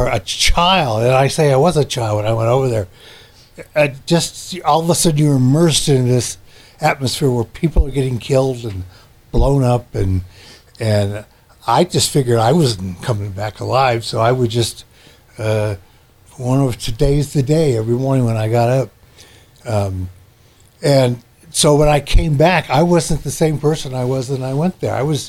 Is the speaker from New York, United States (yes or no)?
no; Anaheim, California, United States; I grew up in Anaheim, California, which is Disneyland.